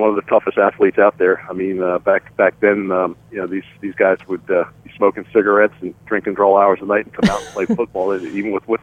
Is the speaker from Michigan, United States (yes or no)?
no; Baltimore, Maryland, United States; And we grew up with Raymond in Baltimore